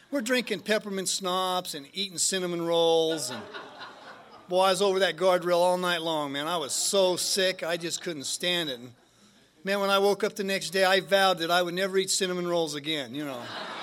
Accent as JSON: {"language": "English", "country": "United States", "tie": "born or raised there", "said": "I grew up in Wyoming, which is by Salt Lake"}